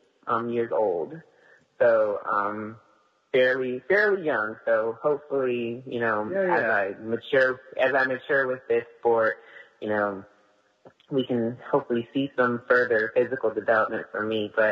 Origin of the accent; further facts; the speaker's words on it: Manassas, Virginia, United States; moved away as an adult; now in Charlotte, United States; I am originally from Manassas, Virginia, which is right outside of D.C., about 30 minutes outside. So I've lived there all my life, and then I made the move down to Charlotte in about 3 years ago now.